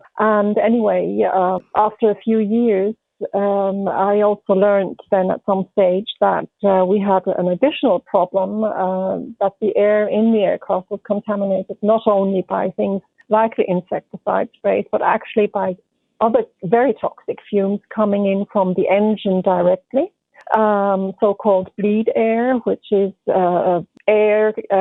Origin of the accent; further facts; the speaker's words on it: England, United Kingdom; born there; also born or lived in Switzerland / Africa; I was born in England. My parents both flew. I went to school partially in Switzerland and partially in Africa